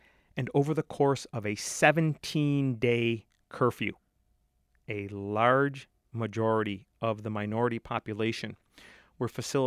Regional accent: Jammu and Kashmir, India; I am not from Pakistan. I've never been to Pakistan. And I certainly don't speak for the government of Pakistan. I'm speaking here as a Kashmiri.

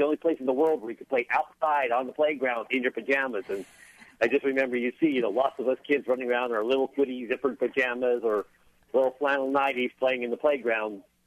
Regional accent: California, United States; I was a kid during that era, and I grew up in California, and we went to the drive-ins frequently.

